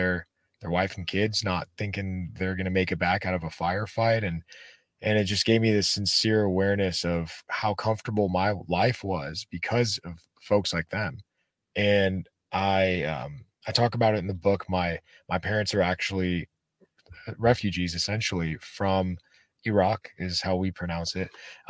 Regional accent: United States; born there; I was born in the States, so I was able to have a freedom that my parents, you know, dreamt of when they were younger.

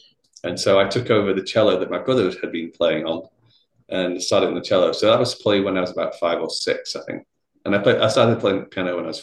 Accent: Bolton, North West England, United Kingdom; Long story short, I'm from Bolton near Manchester. I always have to say that because the Americans never know where Bolton is.

